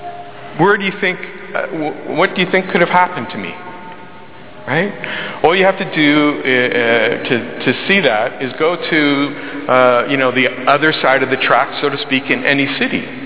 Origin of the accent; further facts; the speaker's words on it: Windsor, Ontario, Canada; So, I grew up in Windsor, Ontario.